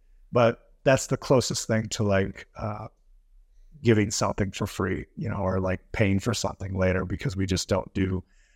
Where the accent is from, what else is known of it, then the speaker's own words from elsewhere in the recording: Minneapolis, Minnesota, United States; I'm from Minneapolis, Minnesota in the United States.